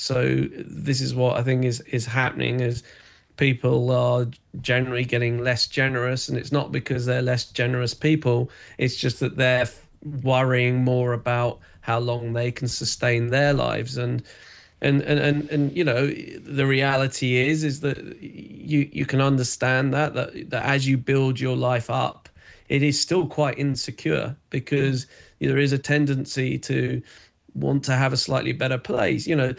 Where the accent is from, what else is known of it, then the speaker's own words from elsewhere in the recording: England, United Kingdom; I'm from England. I'm currently in London right now.